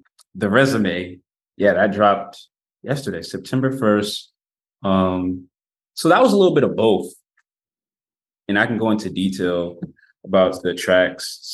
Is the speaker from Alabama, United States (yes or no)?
no; Florence, South Carolina, United States; now in Charleston, United States; Like I'm from Florence, South Carolina, but I stay in the Charleston area.